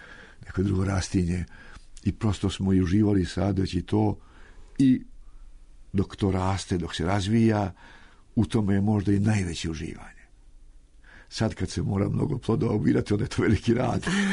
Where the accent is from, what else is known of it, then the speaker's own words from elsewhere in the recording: Prijevor, Šumadija and Western Serbia, Serbia; born there; now in Belgrade, Serbia; Da, i onda gde sam rođen u Prijevor